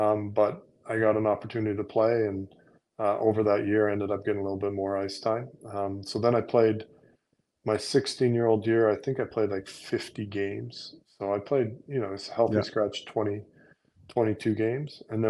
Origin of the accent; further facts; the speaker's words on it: Halkirk, Alberta, Canada; also born or lived in Kamloops; I remember I grew up in an incredibly small little town. Like, my hometown has 75 people in it. We lived like 7 miles from town on gravel roads.